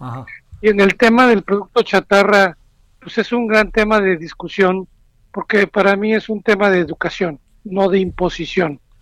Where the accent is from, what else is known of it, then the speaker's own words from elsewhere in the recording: Veracruz, Mexico; Yo soy de Veracruz y estoy acostumbrado mucho a las gorditas, las picaditas, pero no a la fruta.